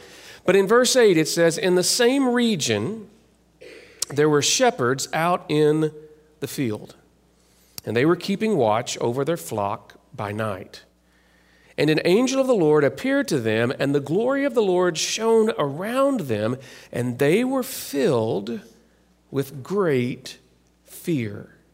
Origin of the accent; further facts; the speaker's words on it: Deep South, United States; I grew up in the Deep South, and in the Deep South, being a Baptist Protestant, we did not do a Christmas Eve service.